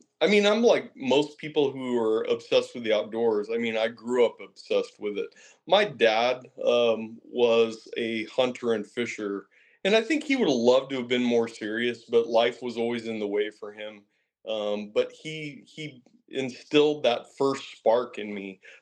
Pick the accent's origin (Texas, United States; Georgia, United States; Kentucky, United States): Texas, United States; moved away as an adult; now in Oregon, United States; I am a Texan through and through, brother. I lived here for my first 23 years, and I moved up to Oregon when I found out that all the hunting and fishing was free.